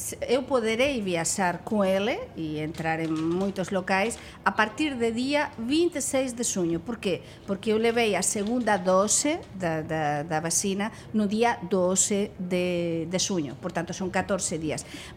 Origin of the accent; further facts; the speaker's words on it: Spain; Portuguese is a second language; a mim, como espanhola, pois, não sei, me faz também pensar bastante